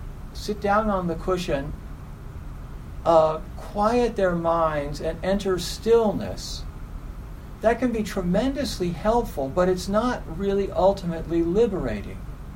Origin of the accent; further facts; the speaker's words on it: Baltimore, Maryland, United States; I grew up in Baltimore for some of my childhood, and Baltimore was a really, really violent place when I was living there.